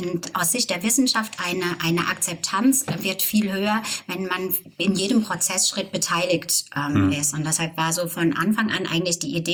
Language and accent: German; Germany; wir sind stolz auf unsere Rhön, wir sind stolz auf unsere Mundart, wenn wir sprechen, wollen wir sprechen und wir wollen in Mundart sprechen.